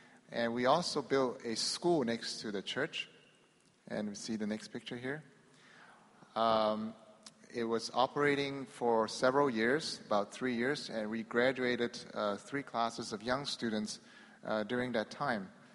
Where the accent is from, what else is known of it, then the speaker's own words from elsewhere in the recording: Hacienda Heights, California, United States; I'm from Hacienda Heights in Southern California.